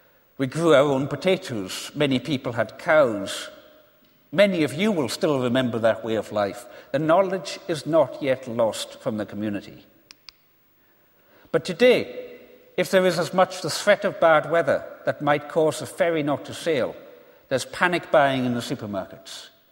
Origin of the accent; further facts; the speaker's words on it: Isle of Lewis, Scotland, United Kingdom; When I was 11 years old, growing up on the Isle of Lewis, the National Union of Seamen had a six-week-long strike, and there were no ships coming to the island.